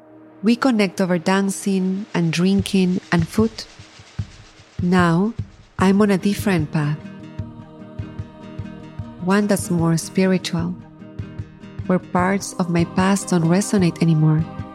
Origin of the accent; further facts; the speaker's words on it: Lima, Peru; Growing up in Lima, my siblings and I don't spend much time with Dad.